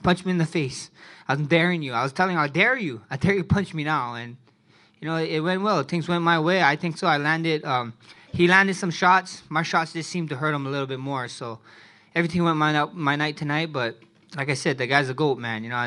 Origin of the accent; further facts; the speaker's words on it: Hawaii, United States; Us Hawaiians, I'm Hawaiian Samoan. I love to eat.